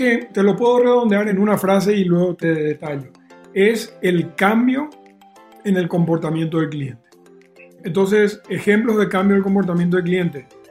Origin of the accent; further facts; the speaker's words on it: Paraguay; Imagínate, yo soy paraguayo, toda mi familia en Paraguay.